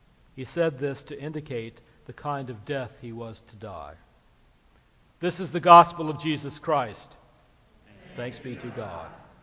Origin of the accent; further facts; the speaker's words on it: Ohio, United States; Now, this may be because I grew up in Ohio, or it could be an idiosyncrasy of those times